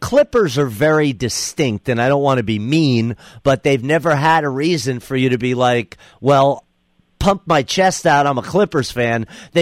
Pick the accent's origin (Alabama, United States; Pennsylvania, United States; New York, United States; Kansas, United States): New York, United States; New York City; I could attest to the fact, as a New Yorker, the Jazz aren't really an attractive draw.